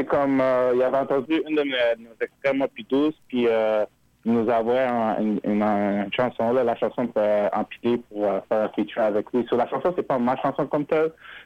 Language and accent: French; Montreal, Quebec, Canada; also born or lived in Ontario; now in Gatineau, Canada; je viens de Montréal, j'ai vécu dans l'Ontario puis Gatineau, comme dans les trois villes